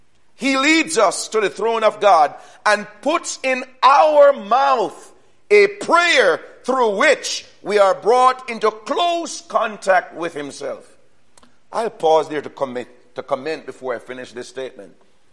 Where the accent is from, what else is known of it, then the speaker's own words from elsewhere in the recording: Jamaica; I mean, I grew up in Jamaica where mosquitoes have been biting me since I was born.